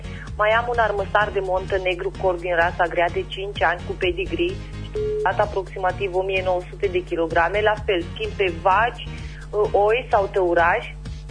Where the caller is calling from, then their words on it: Jamu Mare, Timiș County, Romania; sunt din Jamu Mare, județul Timiș